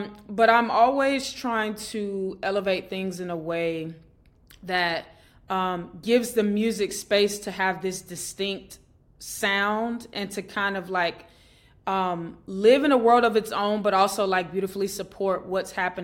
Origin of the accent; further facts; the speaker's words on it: Atlanta, Georgia, United States; I grew up in Atlanta, Georgia, right? And so a lot of my environments were either pretty diverse, or, like, I grew up in spaces where everything was kind of predominantly, like, Black.